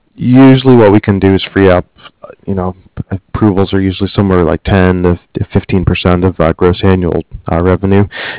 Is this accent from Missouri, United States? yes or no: no; Ohio, United States; I'm from Ohio originally. I still have family in that area